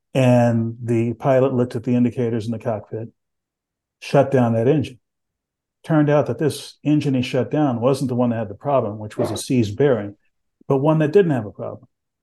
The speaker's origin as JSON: {"language": "English", "town": "San Antonio", "region": "Texas", "country": "United States", "tie": "born or raised there"}